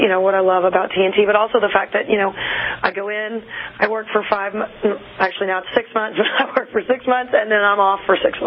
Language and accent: English; Dallas, Texas, United States; born there; Yes, that is right. I was born in Dallas, Texas.